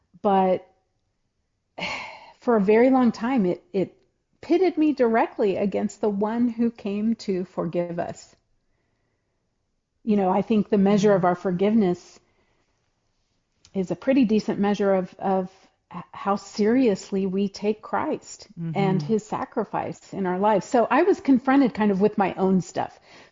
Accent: Decatur, Illinois, United States; also born or lived in Bloomington / Normal; So I grew up in Central Illinois. Your guests today might not know my married name, but … I was born in Bloomington, spent my earliest years in Normal, and then really spent all of my childhood in Decatur.

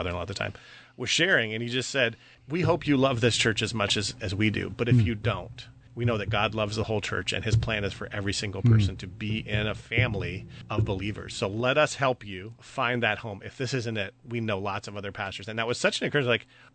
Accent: Arthur, Illinois, United States; I grew up here in Central Illinois. I actually grew up in the Arthur area, just a little south of Champaign-Urbana, where I'm at now with my wife, Julie. I grew up in a Mennonite church.

